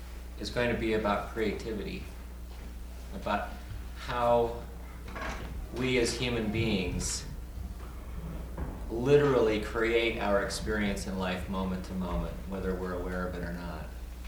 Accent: Northfield, Minnesota, United States; now in Colorado, United States; I live in Colorado, but I grew up in Minnesota, grew up in Northfield, Minnesota, went to grade school, middle school, and high school, and college all in the same town, went to St. Olaf.

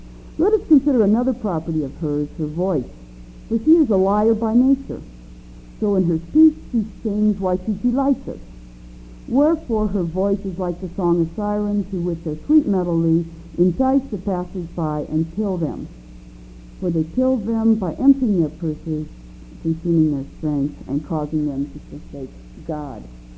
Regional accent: Wilber, Nebraska, United States; As a girl growing up in Wilbur, Nebraska, in high school, there were good girls and bad girls.

